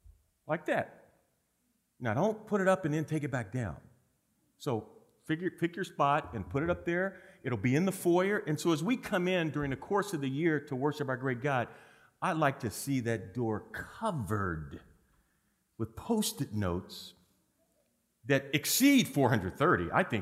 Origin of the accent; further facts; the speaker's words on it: Missouri, United States; He's from Arkansas, I'm from Missouri, although they're two different worlds